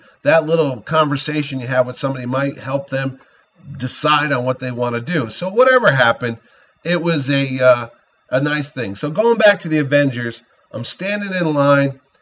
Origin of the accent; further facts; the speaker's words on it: Connecticut, United States; I'm from Connecticut.